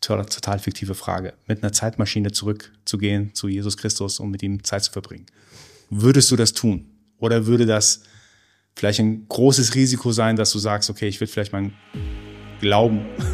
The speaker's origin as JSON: {"language": "German", "country": "Iran", "moved": "yes", "said": "Wir sind ja vor 40 Jahren aus dem Iran geflohen, meine Eltern zusammen mit mir. Wir sind vor einem islamischen Regime geflohen, also sehr radikales Regime."}